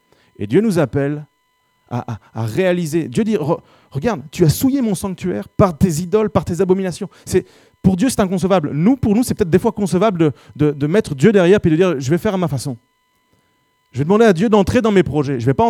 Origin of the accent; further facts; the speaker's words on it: Dunkirk, Hauts-de-France, France; Je viens de Dunkerque, il y a une plage, si.